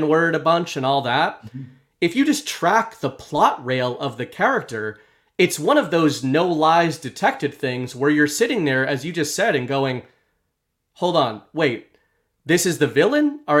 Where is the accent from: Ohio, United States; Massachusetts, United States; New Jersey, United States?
Massachusetts, United States; Boston; I grew up in the Boston area, walking around the Freedom Trail